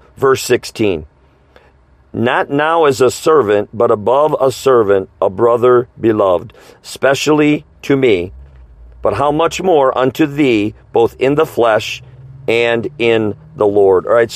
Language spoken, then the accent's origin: English; United States; And I want to go here as an American.